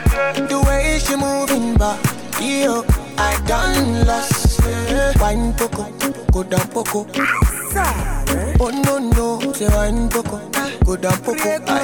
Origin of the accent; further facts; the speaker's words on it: Nigeria; I know you come from UK. Me, I come from Nigeria.